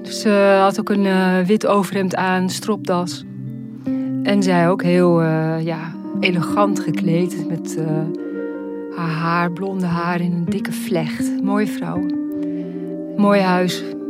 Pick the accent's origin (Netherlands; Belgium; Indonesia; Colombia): Netherlands; Maastricht, Limburg; we hebben eigenlijk ons hele leven in het buitenland gewoond. Maar we zijn teruggekeerd, want ik ben een echte Maastrichtenaar.